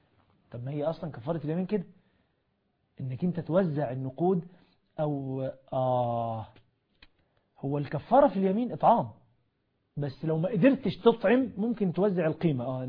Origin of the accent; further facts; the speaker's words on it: Egypt; لأنه عندنا في مصر بيتهم الزوج لما يجي يتجوز على مراته